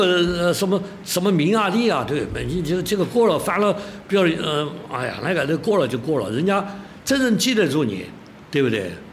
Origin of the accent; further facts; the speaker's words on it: Chengdu, Sichuan, China; 我因为我在华西坝长大